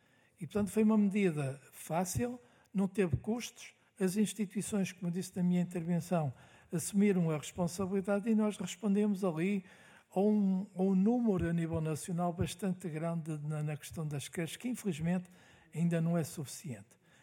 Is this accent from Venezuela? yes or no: no; Norte, Portugal; eu, como eu sou do Norte e digo aquilo que penso